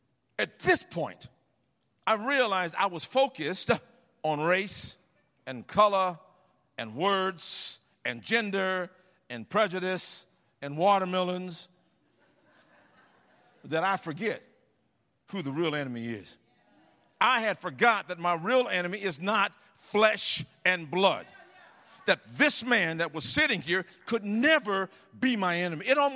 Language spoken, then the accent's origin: English; United States; All I know is I'm an American, and I'm from America